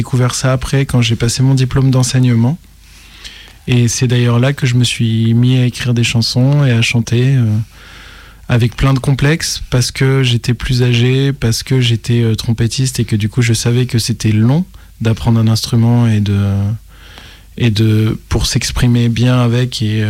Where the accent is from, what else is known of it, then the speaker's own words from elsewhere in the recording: Auvergne-Rhône-Alpes, France; moi, je viens de l'Auvergne, et en fait le conservatoire c'est Clermont-Ferrand